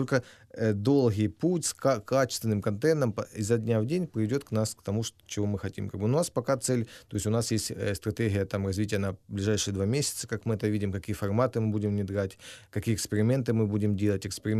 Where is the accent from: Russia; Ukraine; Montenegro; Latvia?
Ukraine; Horlivka, Donetsk Oblast; moved away; я вам скажу, что я же сам из Горловки, я, правда, не вот 5 лет уже не ездил в родной город